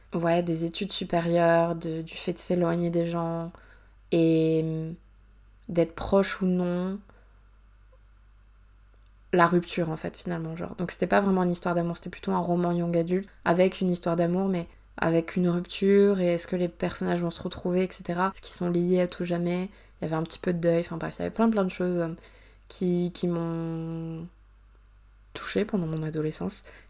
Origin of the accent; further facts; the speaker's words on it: France; j'ai pu lui expliquer voilà, que je venais de France.